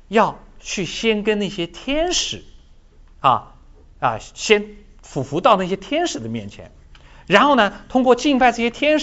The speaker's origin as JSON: {"language": "Chinese", "country": "China", "said": "我们中国人相信什么呢，龙，对不对？我们中国人相信龙"}